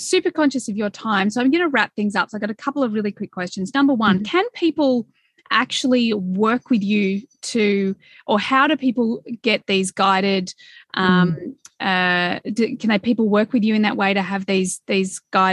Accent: Australia; being Australian

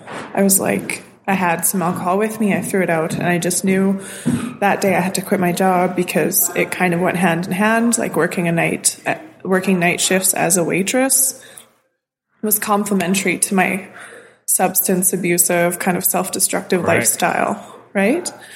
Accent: Saskatoon, Saskatchewan, Canada; I grew up in Saskatoon. Always lived here. I grew up with my mom and my three siblings.

